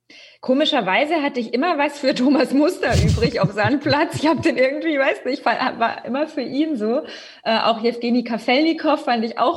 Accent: Southern Germany, Germany; Gerade auch als Süddeutsche so ein bisschen habe ich da immer durchgehört.

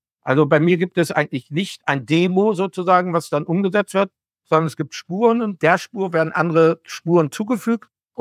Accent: Hamburg, Germany; Nein, also ich komme aus Hamburg.

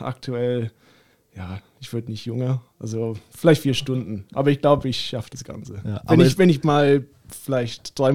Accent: Melbourne, Victoria, Australia; German is a second language; moved away as an adult; now in Germany; ich bin Australier, wohnte 27 Jahre auch dort in meiner Heimatstadt in Melbourne und dann bin 2019 nach Deutschland gezogen.

